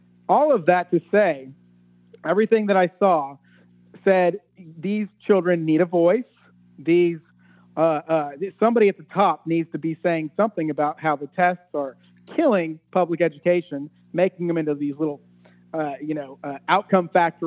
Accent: Norman, Oklahoma, United States; I'm from Norman, wanted to teach in Norman really bad

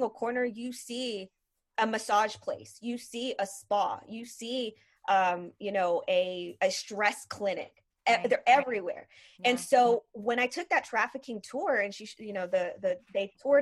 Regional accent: Houston, Texas, United States; so I'm from Houston.

